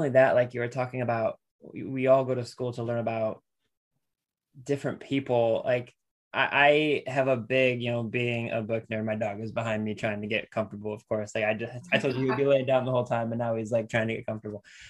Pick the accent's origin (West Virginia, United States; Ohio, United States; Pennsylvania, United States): Ohio, United States; Lorain; like I grew up in Lorain, Ohio, so like, yes, we read Toni Morrison